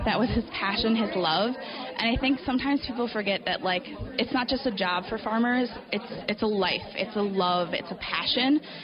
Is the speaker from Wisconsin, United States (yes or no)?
yes; Big Bend, Wisconsin, United States; Yes, so I am from Big Bend, Wisconsin in Waukesha County. I grew up on my family's beef and crop farm.